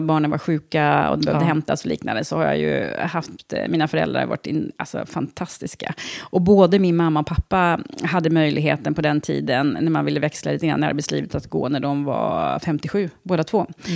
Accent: Trosa, Södermanland, Sweden; Jag är uppvuxen i Trosa. Så att jag bott i Trosa sedan jag var 3 år.

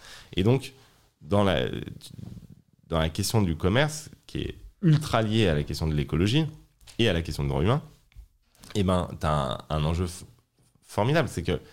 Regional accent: France; mais aussi en tant que française qui a vu son pays abandonner ses capacités industrielles

